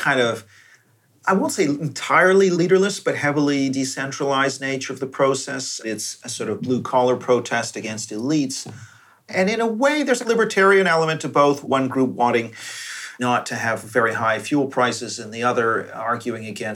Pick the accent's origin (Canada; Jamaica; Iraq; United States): Canada; When I grew up in Canada in the 80s and 90s